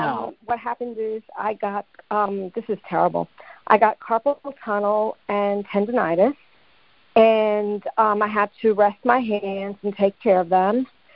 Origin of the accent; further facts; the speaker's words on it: New York, United States; I'm from New York.